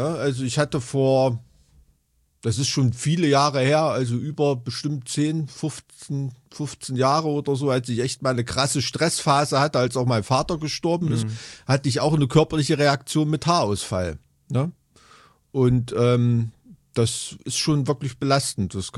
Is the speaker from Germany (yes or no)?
yes; East Germany, Germany; wo ich aufgewachsen bin, dem Neubau-Ghetto in Ostdeutschland